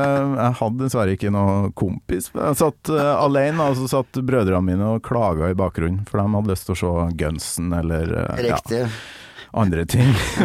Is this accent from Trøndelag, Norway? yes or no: yes; Kolvereid, Trøndelag, Norway; Jeg lurer på, dere har vært innom heimbygda mi, Kolvereid.